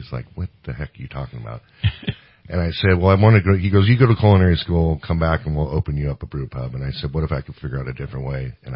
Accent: Portland, Oregon, United States; It's not my first rodeo. I'm from Portland, Oregon.

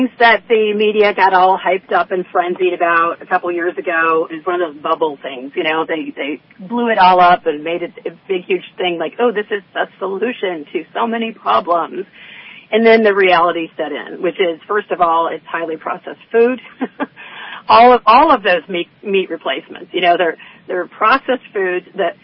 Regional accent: Kalamazoo, Michigan, United States; also born or lived in France; I'm from Kalamazoo, Michigan, and went to Kalamazoo College. Majored in biology and French, kind of an unusual combination

